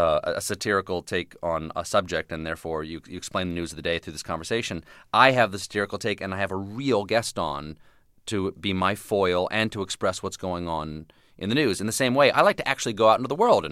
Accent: the South, United States; I never growing up in the South

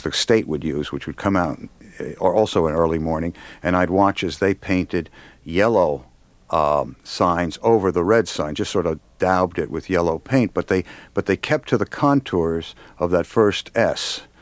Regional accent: New York, United States; I grew up in New York.

